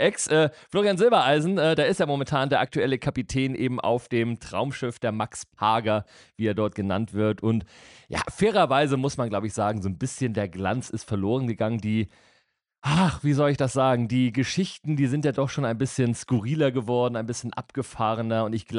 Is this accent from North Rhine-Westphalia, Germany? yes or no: no; Kiel, Schleswig-Holstein, Germany; meiner Heimatstadt in Kiel